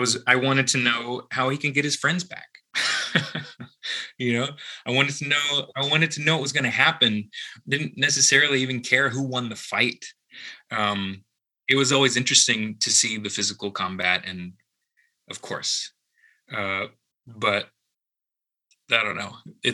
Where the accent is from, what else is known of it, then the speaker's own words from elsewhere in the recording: Alva, Oklahoma, United States; so I grew up in Oklahoma. It's really, really common for people from my small town, which is called Alva.